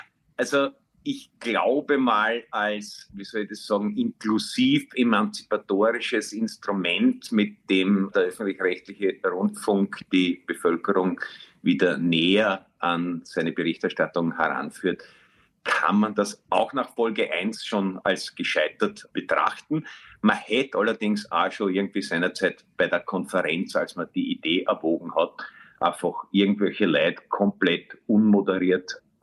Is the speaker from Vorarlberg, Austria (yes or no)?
no; Vienna, Austria; ich bin in der Brigittenau aufgewachsen und meine erste Wohnung war im zweiten, im Stuberviertel, als das von Gentrifizierung noch also unvorstellbar weit entfernt war.